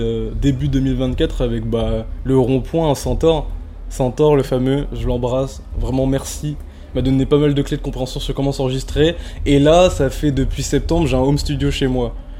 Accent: Reims, Grand Est, France; Je viens de Reims, c'est, faut le dire, on a un public dur, on a une ville dure.

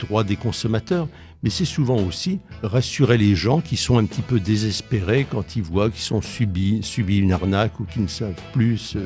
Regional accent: Reims, Grand Est, France; Rémois de naissance, effectivement. J'ai quitté la Marne quelques années pour 8 à 9 ans pour raison de travail, mais je suis revenu à Reims et j'ai toujours habité Reims

